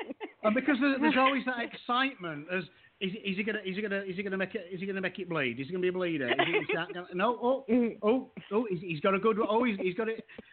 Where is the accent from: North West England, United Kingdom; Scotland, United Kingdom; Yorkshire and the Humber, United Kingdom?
Yorkshire and the Humber, United Kingdom; it's because I'm a Yorkshire man.